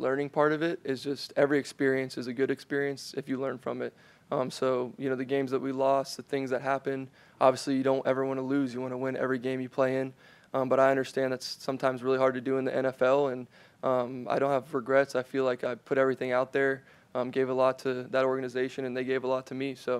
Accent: Florida, United States; But yeah, I love this place. It's my hometown.

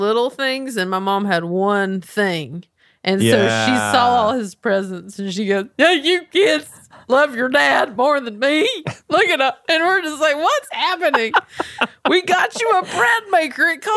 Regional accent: Belmont, United States; now in Los Angeles, United States; … still exists, but it is almost like … Southern, growing up in Belmont, Fortune, LA comedy.

